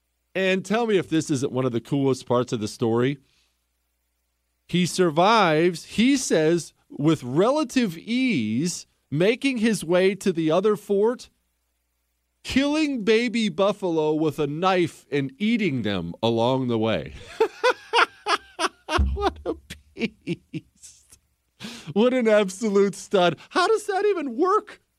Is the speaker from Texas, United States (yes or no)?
no; Bozeman, Montana, United States; To this day, actually, I grew up in Bozeman, Montana.